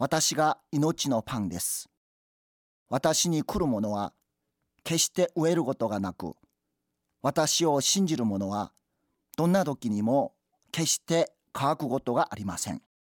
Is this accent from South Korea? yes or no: yes; South Korea; Japanese is a second language; now in Japan; 私は約13年前に韓国から日本に来ましたが